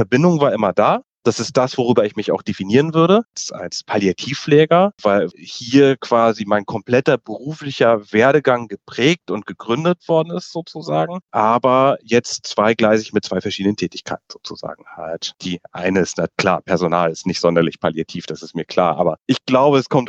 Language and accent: German; Lübeck, Schleswig-Holstein, Germany; Habe ich dann mich in Hamburg umgeguckt und nicht mehr in meiner Heimatstadt in Lübeck.